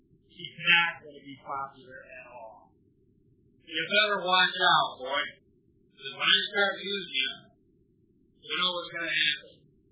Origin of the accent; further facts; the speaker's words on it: East Rockford, Michigan, United States; I grew up in East Rockford, Michigan. Alias Muskrat Plants. And that's where God had me grow up.